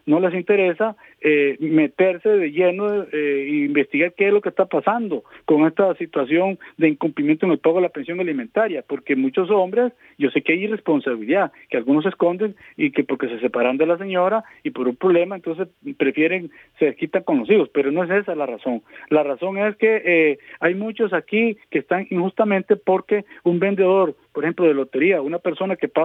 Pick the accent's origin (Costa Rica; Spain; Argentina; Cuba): Costa Rica; Los Chiles, Alajuela; Un abrazo cariñoso para Upala, Los Chiles y Guatuso. Yo soy de Los Chiles.